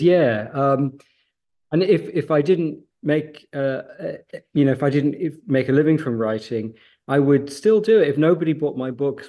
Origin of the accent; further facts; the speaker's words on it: Ruthin, Wales, United Kingdom; I'm from a village in Wales, North Wales, called Rhythyn, and in Clwyd. And I grew up there, you know, and it was a different type of childhood than today.